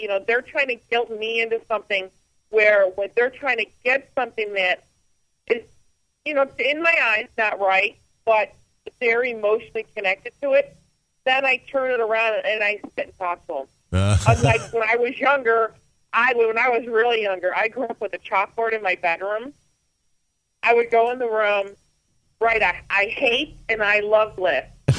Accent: Canada; I'm a Canadian Mohawk.

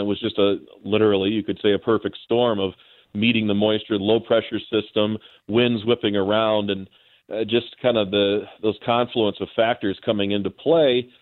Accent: Michigan, United States; we're from the Great White North in Michigan, and we get some tough winters.

